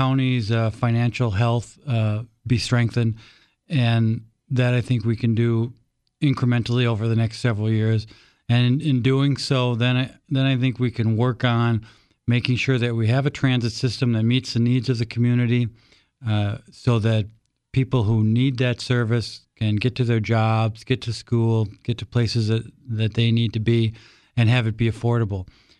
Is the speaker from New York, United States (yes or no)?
no; Milwaukee, Wisconsin, United States; When I was a kid, I grew up near Dineen Park, took golf lessons there, took swimming lessons there.